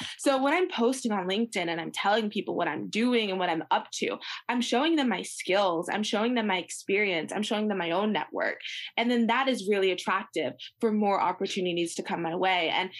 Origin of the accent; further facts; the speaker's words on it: United States; I'll start with the United States because they're American. I'm American.